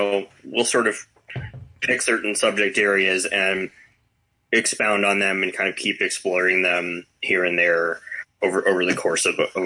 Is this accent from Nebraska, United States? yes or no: no; Florida, United States; now in Madison, United States; I originally grew up in Florida. I've lived in Madison since 2006, minus about a year and a half that I spent kind of wandering away. I mostly grew up in Florida. I went to high school in kind of the Orlando suburbs, basically.